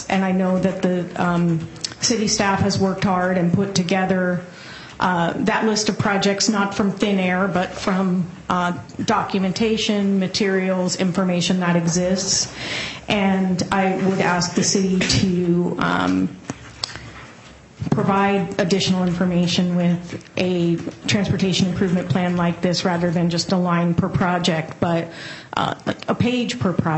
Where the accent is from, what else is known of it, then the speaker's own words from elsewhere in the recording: Black Diamond, Washington, United States; I'm from Bellevue, and I grew up in Black Diamond.